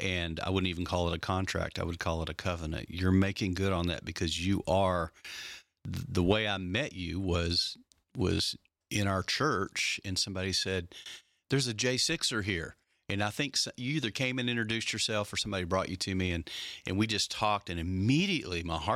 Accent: Texas, United States; And I'm from Texas, so I'm doubly proud.

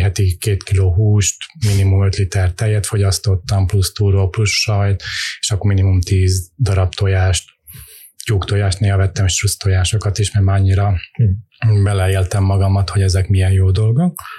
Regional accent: Transylvania, Romania; moved away as an adult; now in Hungary; Én Erdélyből származó kis paraszt gyerek vagyok. Kb. 18 éves koromban jöttem át Magyarországra

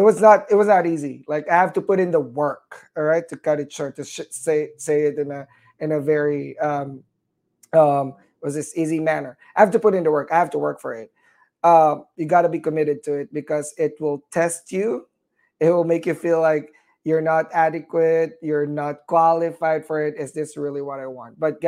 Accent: McAllen, Texas, United States; I think every semester I have to drive up to Fort Worth or fly because I was from McAllen. That's 800 miles.

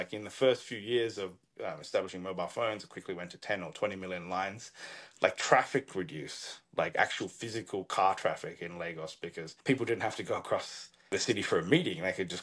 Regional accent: Adelaide, South Australia, Australia; growing up in Adelaide in Australia, which is a relatively smaller city, there wasn't really tech jobs or even that many finance jobs.

